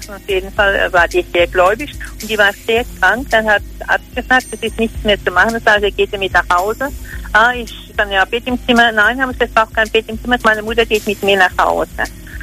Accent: Pirmasens, Rhineland-Palatinate, Germany; Hallo, ich komme aus Pirmasens in der Pfalz.

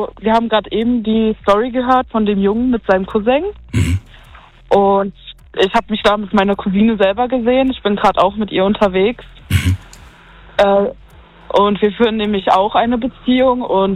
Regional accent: Russia; now in Germany; Ursprünglich aus Russland.

